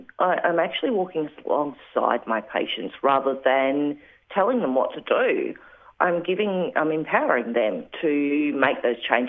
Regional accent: Northern Territory, Australia; I came from Central Northern Territory, so where there is a lot of culture and traditional ways.

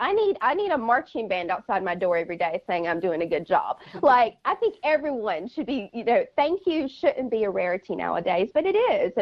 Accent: the South, United States; I grew up in the South. They thank everybody, okay?

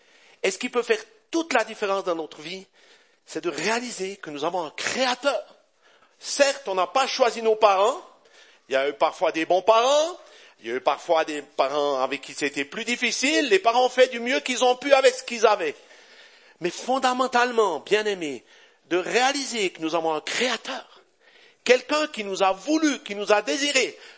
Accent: Val-de-Ruz, Neuchâtel, Switzerland; born there; Je suis né au Val-de-Rue, d'une famille d'agriculteurs, donc j'aime la terre.

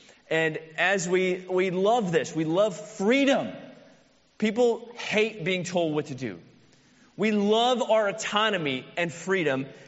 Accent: Florida, United States; I was born in the Sunshine State. I am forever a Floridian, and nobody could ever take that from me. I rock it real hard. I love being a Floridian.

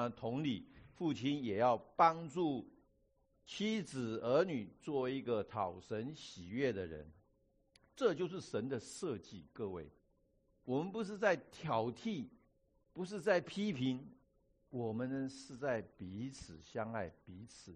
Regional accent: China; now in United States; 可是在座我们都是中国人呢，特别是中国背景，这样讲好了

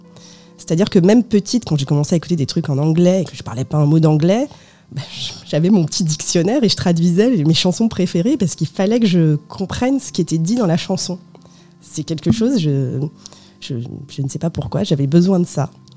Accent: France; born there; Et je suis d'origine portugaise, oui, je ne l'ai pas précisé. Je suis née en France de deux parents portugais, venue en France dans les années 70.

